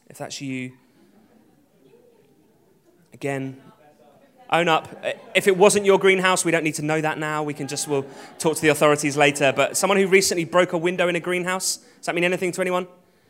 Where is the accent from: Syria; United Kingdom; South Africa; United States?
United Kingdom; because I'm very British